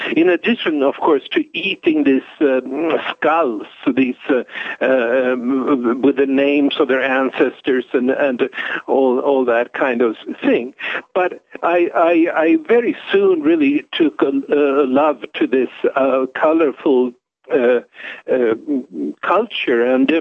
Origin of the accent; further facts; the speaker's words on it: Sweden; I'm born and raised in Sweden